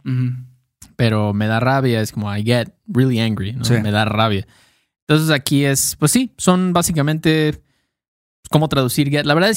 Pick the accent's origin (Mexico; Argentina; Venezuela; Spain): Mexico; yo puedo criticar a México porque soy mexicano.